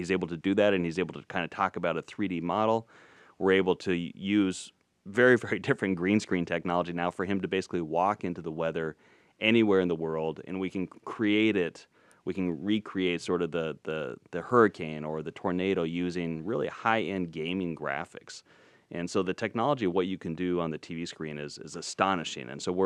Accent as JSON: {"language": "English", "town": "Denver", "region": "Colorado", "country": "United States", "moved": "yes", "lives_now": "Atlanta, United States", "said": "Well, I'm a transplant from Denver, so I have to say it's been a bit of an adjustment to look at the difference in snow levels and how the cities respond. But I've come to really love Atlanta."}